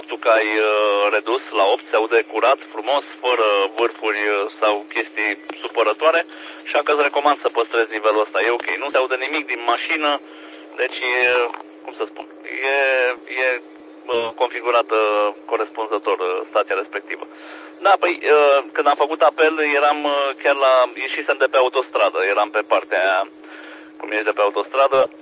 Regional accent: Brașov, Brașov County, Romania; now in Timișoara, Romania; Eu sunt acum în Timișoara, sunt din Brașov, dar sunt momentan în Timișoara mobil.

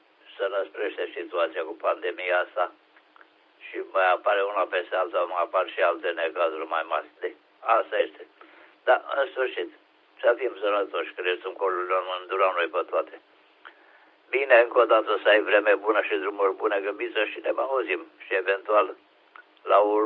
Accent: Oltenia, Romania; suntem Olteni

